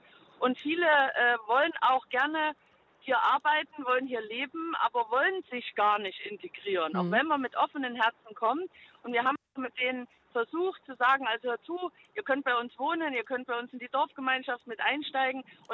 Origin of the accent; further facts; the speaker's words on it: East Germany, Germany; ich bin jetzt selber 60, haben jetzt dafür gekämpft und ich komme auch aus dem Osten.